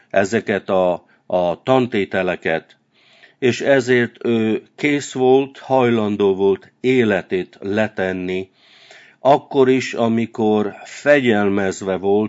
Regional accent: Transylvania, Romania; amikor Erdélyben nőttem fel a kommunizmus ideje alatt

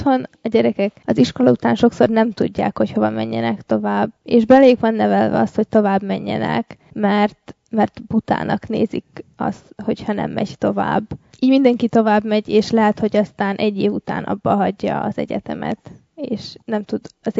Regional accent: Vojvodina, Serbia; moved away as an adult; now in United States; Délvidékről jöttem. Otthon befejeztem a középiskolát, ott gimnáziumban jártam, és most elkezdtem itt Amerikában az egyetemet.

